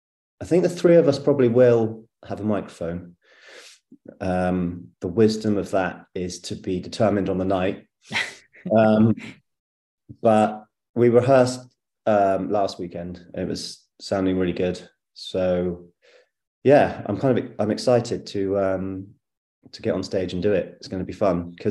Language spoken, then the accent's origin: English; Bath, South West England, United Kingdom; because I grew up in Bath, which is just next door to Bristol.